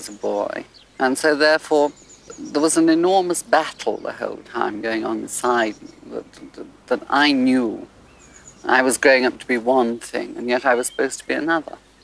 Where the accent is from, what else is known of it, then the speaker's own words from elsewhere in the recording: Liverpool, North West England, United Kingdom; I was brought up in Liverpool in a very tough area.